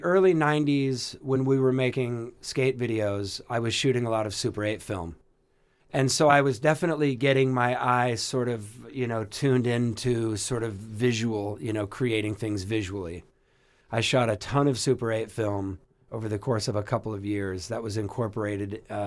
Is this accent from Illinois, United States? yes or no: no; Orange County, California, United States; I knew about all the great bands that I was supposed to know about growing up in Orange County, all the punk stuff I knew about.